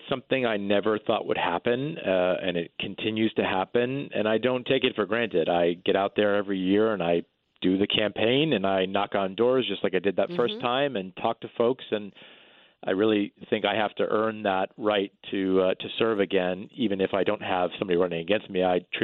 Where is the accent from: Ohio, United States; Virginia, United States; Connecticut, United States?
Connecticut, United States; Guilford; It's my hometown of Guilford and then half of the town of Brantford.